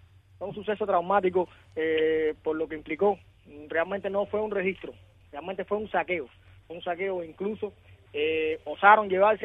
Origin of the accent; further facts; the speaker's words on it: Cuba; como cubano, al fin, me siento parte de eso